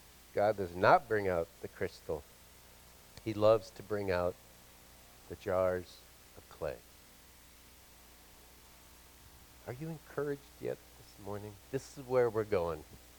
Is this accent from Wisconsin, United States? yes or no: yes; Brookfield, Wisconsin, United States; When I was a young boy growing up in Brookfield, which is a little growth community outside of Milwaukee in the 60s. No, in the 50s